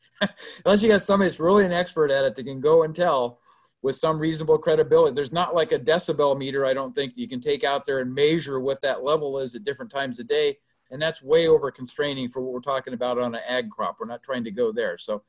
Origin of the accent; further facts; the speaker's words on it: California, United States; I grew up in Stanislaus County, and that was very much the type of situation with all the pesticides and sprays